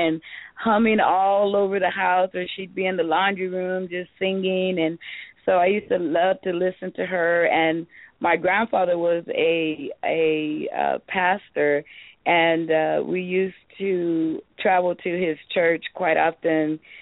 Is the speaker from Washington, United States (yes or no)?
no; Edinburg, Texas, United States; I was born and raised in Edinburgh, Texas.